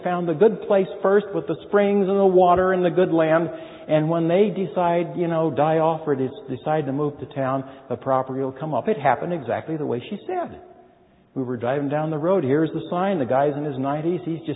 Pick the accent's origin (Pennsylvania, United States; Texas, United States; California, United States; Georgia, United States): California, United States; Hollywood; And one of the distractions, I dare say, is my hometown of Hollywood.